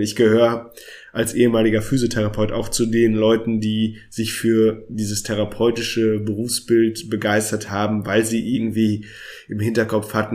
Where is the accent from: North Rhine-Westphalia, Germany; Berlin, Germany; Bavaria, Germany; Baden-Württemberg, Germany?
North Rhine-Westphalia, Germany; Münster; Ich bin Münsteraner, die fahren immer Fahrrad.